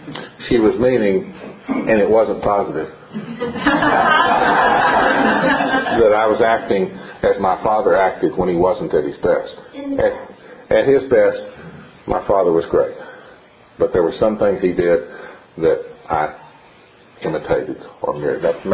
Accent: Tennessee, United States; moved away; also born or lived in Houston; A very long time ago, I was growing up in East Tennessee. My father was a college teacher. And he was hired to be a college teacher at a brand new school in Texas, in Houston.

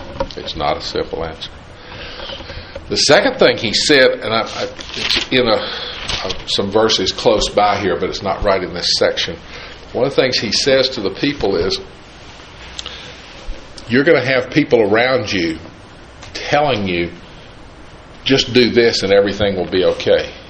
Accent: Oak Ridge, Tennessee, United States; born there; I was born in a real unusual place. I was born in Oak Ridge, Tennessee.

